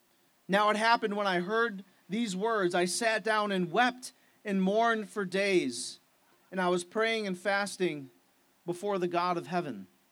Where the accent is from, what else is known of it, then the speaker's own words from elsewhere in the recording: Niagara Falls, New York, United States; I'm from Niagara Falls, so if I just say Niagara Falls, please put that from where you're from.